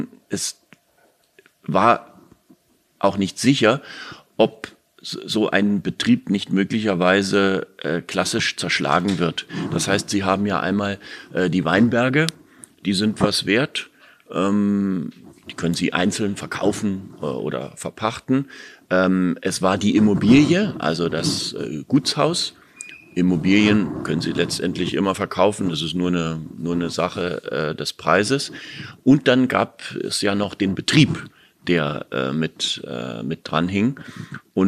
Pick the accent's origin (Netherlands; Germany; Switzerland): Germany; Berlin; ich so als Berliner Ferienkind war dann öfter auf diesem Weingut